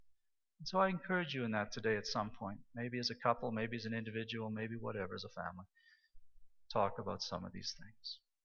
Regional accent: Saskatchewan, Canada; Well, I was a kid from Saskatchewan. I didn't know what a chainsaw was. I'd never played with one. You know, in Saskatchewan, you can cut any tree down with a paring knife.

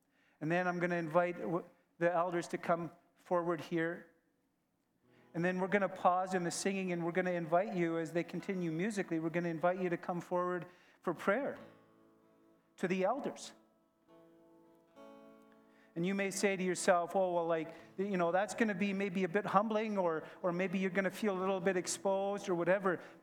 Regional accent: Canada; born there; Now, I was born in Canada. That wasn't my doing. That wasn't my choice.

